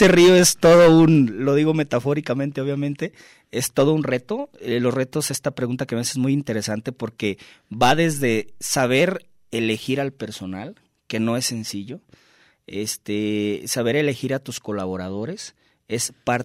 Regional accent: Tonalá, Mexico; born there; en el municipio del cual orgullosamente soy nacido, en Tonalá.

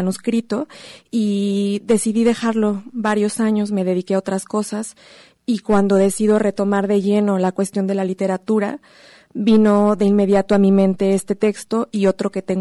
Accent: Guadalajara, Jalisco, Mexico; now in Mexico City, Mexico; yo soy tapatía de origen, aunque ahora estoy viviendo en Ciudad de México

